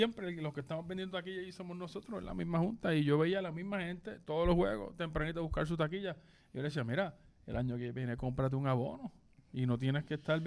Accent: Puerto Rico; also born or lived in United States; Yo estuve 20 años en Estados Unidos y yo era así como tú. Yo soy boricua y todo el mundo tiene que saberlo.

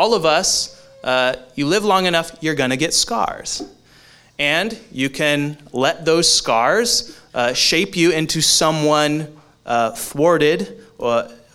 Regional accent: Silverdale, Washington, United States; So this is in my hometown of Silverdale.

